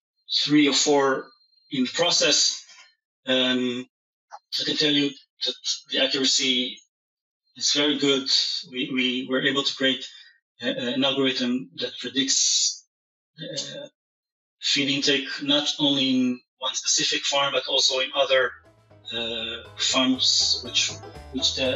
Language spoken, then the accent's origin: English; Israel; I grew up in Israel here in a kibbutz.